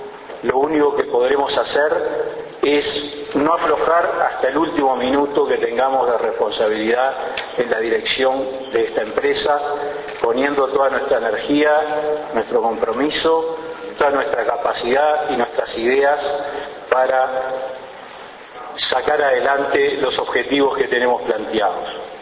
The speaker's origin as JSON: {"language": "Spanish", "country": "Uruguay"}